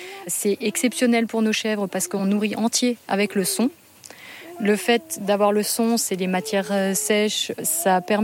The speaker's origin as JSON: {"language": "French", "region": "Grand Est", "country": "France", "said": "comme je viens d'Alsace, les plaines d'Alsace sont remplies de maïs."}